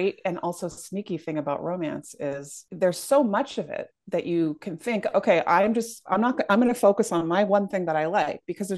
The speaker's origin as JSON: {"language": "English", "town": "Minneapolis", "region": "Minnesota", "country": "United States", "tie": "born or raised there", "said": "I grew up in Minneapolis."}